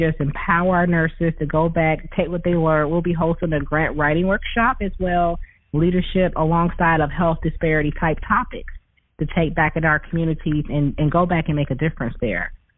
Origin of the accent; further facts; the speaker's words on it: Chattanooga, Tennessee, United States; We hope to have 500 nurses from all over the nation attend this convention in Chattanooga, Tennessee. Actually, it's my hometown.